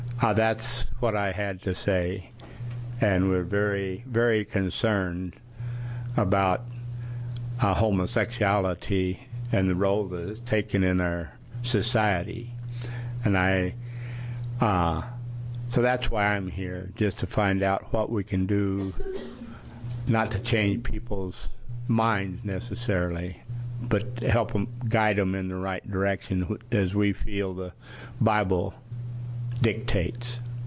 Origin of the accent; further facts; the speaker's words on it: Prineville, Oregon, United States; All right, I'm from Prineville, along with my bride.